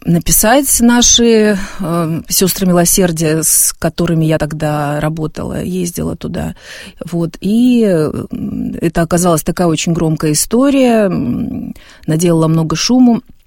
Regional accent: North Ossetia–Alania, Russia; я росла в Северной Осетии, у нас это все было рядом

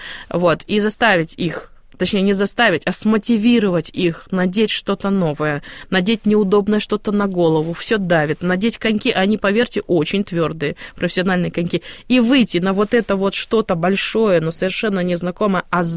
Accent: Almaty, Kazakhstan; Алма-Ата, Казахстан.

